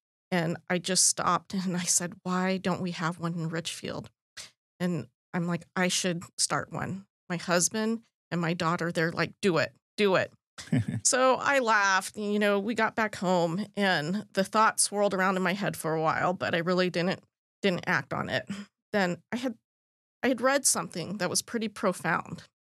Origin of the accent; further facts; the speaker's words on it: Germany; also born or lived in Belgium; now in United States; And I grew up in Germany, and I graduated from high school in Belgium.